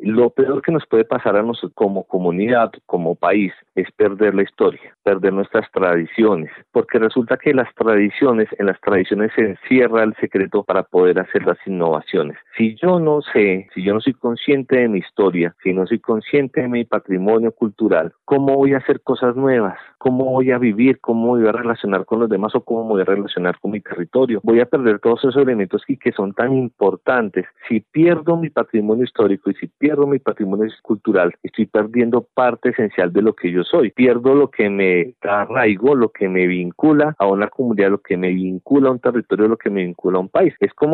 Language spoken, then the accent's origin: Spanish; Colombia; Nosotros como colombianos